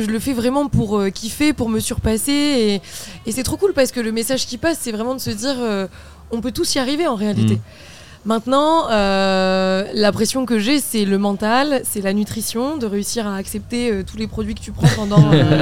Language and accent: French; Caen, Normandy, France; on vient tous les deux de Caen.